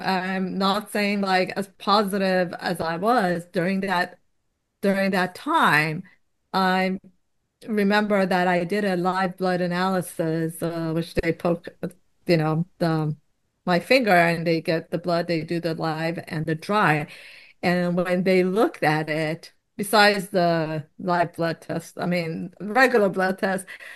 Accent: Tehran, Tehran Province, Iran; now in United States; I came to America from Tehran, Iran.

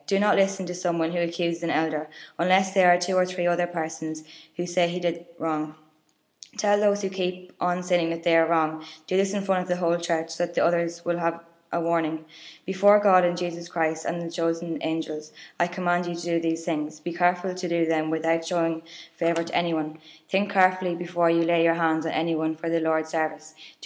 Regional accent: Cavan, Ulster, Ireland; I'm from Cavan

